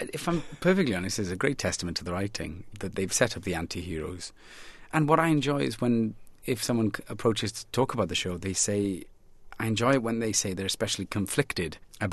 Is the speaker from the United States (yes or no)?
no; Wales, United Kingdom; As children growing up in Wales, we would go out into very wet, rain-trodden fields and play American cowboys